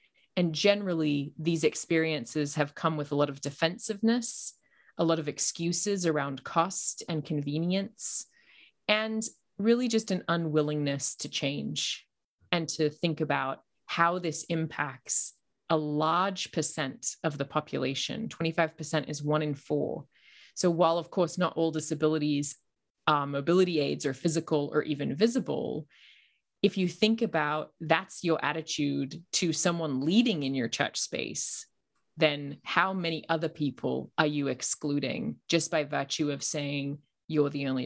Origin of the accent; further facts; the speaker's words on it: Australia; I'm from Australia, as you probably hear in my muddled accent.